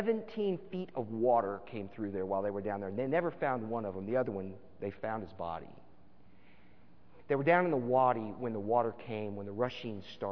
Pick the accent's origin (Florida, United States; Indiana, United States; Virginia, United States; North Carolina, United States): Florida, United States; and I grew up in Florida, so we definitely don't have it. It's sandy down there.